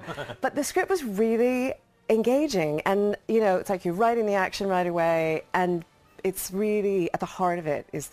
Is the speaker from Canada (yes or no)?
yes; Canada; I grew up in Canada